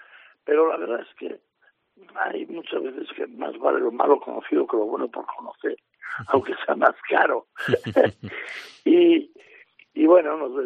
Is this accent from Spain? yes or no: yes; Asturias, Spain; Entonces me encuentro muy contento aquí en mi tierra adoptiva. Va a ser Gijón y mi tierra de siempre, pues Asturias, ¿eh?